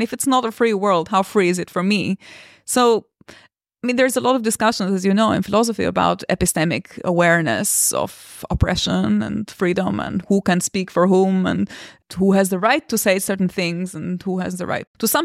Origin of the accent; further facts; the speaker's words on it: Albania; English is a second language; I could have been born in a different family, but I also, you know, I come from Albania, so I constantly think about my fellow Albanian youngsters, my schoolmates.